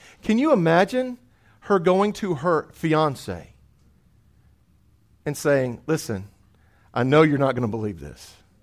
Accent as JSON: {"language": "English", "region": "Bible Belt", "country": "United States", "tie": "born or raised there", "said": "because we grew up in the Bible Belt, because maybe you've been in church all your life"}